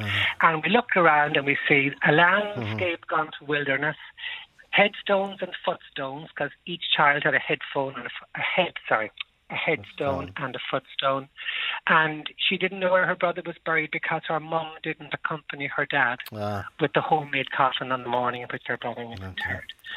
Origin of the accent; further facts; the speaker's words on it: Connacht, Ireland; I'm from County Galway, different diocese to aforementioned gentlemen. And I come from County Galway.